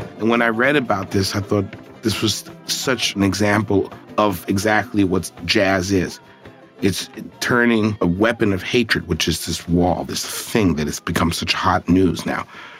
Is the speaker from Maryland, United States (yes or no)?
no; Brooklyn, New York, United States; from Brooklyn. I'm proud of who I am.